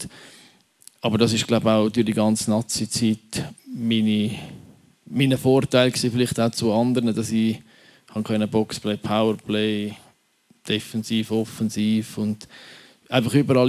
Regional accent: Switzerland; Ja, ich glaube, der Stellenwert dort vom Sport ist noch mal ein bisschen höher als bei uns in der Schweiz

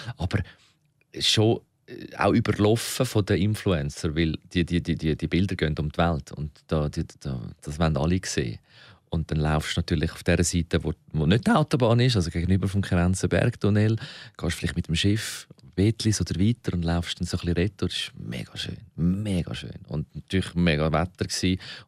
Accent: Switzerland; Kann, als Schweizer kann man sich das auch noch leisten.

